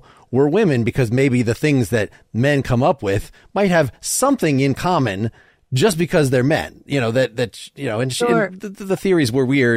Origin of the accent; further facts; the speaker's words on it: the South, United States; I'm from the South, and I don't see enough Southerners.